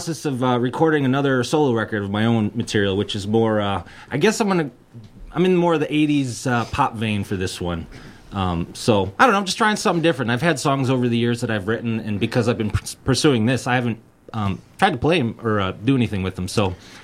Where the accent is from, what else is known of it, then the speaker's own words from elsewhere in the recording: Milwaukee, Wisconsin, United States; I'm from Milwaukee.